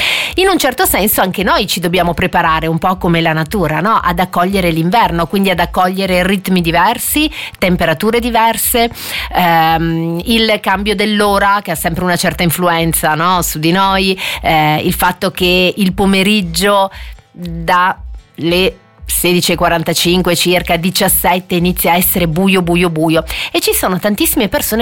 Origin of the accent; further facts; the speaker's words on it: Aosta Valley, Italy; born there; io comunque sono nata a dicembre in Valle d'Aosta